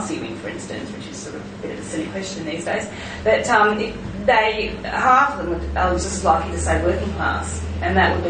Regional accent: Sydney, New South Wales, Australia; the ones I grew up in Western Sydney

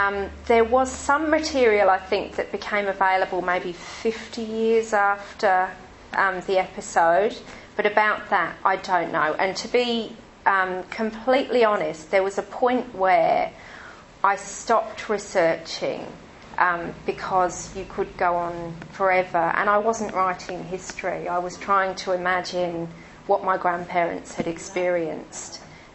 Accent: England, United Kingdom; moved away as an adult; And I grew up in England, because there's been a lot of to-ing and fro-ing in our family.

